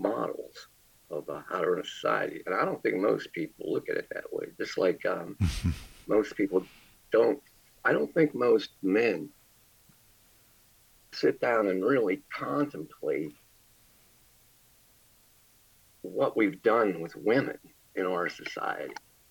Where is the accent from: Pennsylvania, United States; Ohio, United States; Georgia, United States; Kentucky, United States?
Pennsylvania, United States; Sharon; I grew up in Sharon, Pennsylvania, about 40 miles northwest of Pittsburgh.